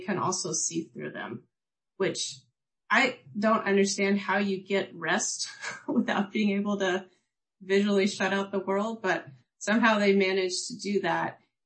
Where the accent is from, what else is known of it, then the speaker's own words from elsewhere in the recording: Kentucky, United States; I grew up in Kentucky, so there were a lot of salamanders there